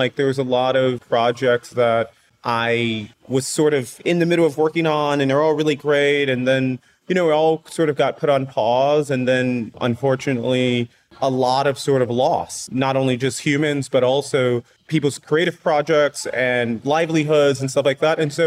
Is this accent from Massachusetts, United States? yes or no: no; Chicago, Illinois, United States; now in New York, United States; I grew up in Chicago. I was super interested in politics.